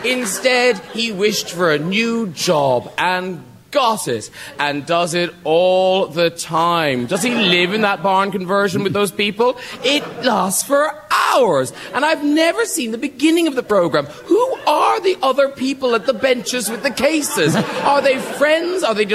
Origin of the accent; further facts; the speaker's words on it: Ireland; I'm from Ireland and we had a famine.